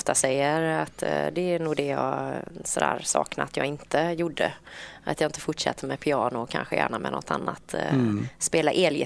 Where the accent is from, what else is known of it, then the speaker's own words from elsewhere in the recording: Partille, Västra Götaland County, Sweden; Jag spelade faktiskt piano när jag var liten här i Partille.